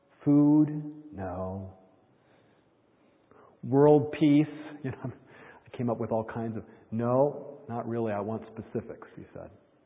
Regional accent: Michigan, United States; But he grew up across the block from where I grew up, across the farm from where I grew up in Michigan.

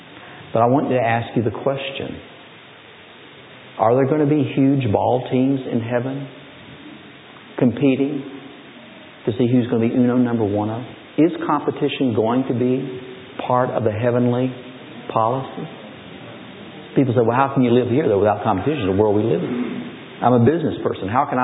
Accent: Michigan, United States; I come from Michigan.

